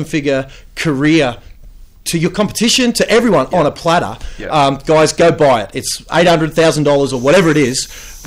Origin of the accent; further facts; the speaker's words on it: Ipswich, East of England, United Kingdom; because I come from Ipswich, a bit of working class background, that was me.